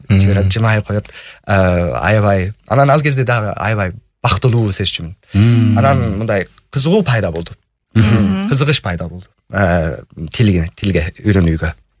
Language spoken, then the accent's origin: Kyrgyz; England, United Kingdom; Kyrgyz is a second language; Мен ошо өзүм Англиядан болдум. Англиянын батышындагы кичинекей шаардан болдум. Ал жакта төрөлүп чоңойгом.